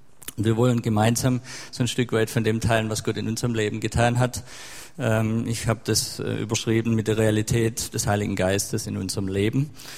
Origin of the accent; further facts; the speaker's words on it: Ludwigsburg, Baden-Württemberg, Germany; Von Stuttgart. Ich komme von Ludwigsburg, eigentlich.